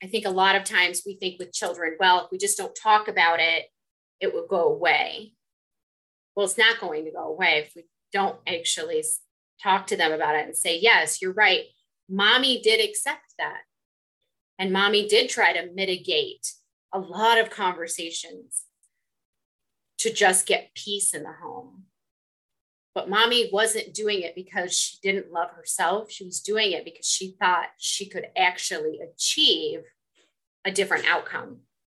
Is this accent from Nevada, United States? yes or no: yes; Las Vegas, Nevada, United States; I grew up with diamonds and fur coats. I grew up in Las Vegas.